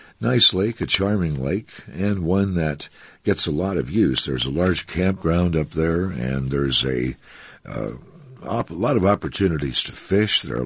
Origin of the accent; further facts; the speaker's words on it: Story City, Iowa, United States; when I was growing up near Story City, Little Wall Lake, I remember as a actually, almost a wetland.